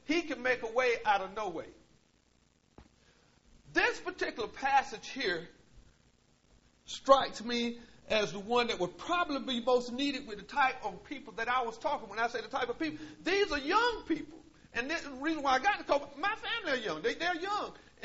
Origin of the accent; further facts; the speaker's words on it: Willard, North Carolina, United States; Not me. I'm from Willard, North Carolina.